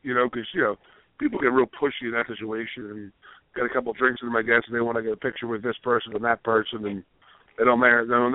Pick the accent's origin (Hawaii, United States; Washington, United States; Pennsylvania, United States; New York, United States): Pennsylvania, United States; Philadelphia; I'm not a big city guy. I grew up in the Philadelphia area, but it's close to the city as I really want to get.